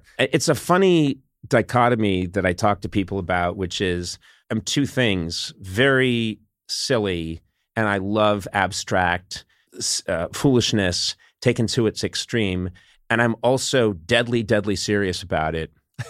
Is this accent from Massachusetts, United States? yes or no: yes; Brookline, Massachusetts, United States; Yeah, I'm from Massachusetts, from Brookline, right outside Boston.